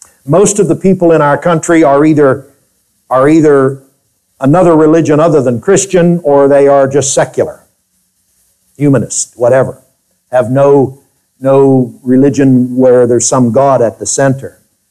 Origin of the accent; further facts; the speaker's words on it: United States; Now, I've got to say to you as an American, I'm proud of our armed forces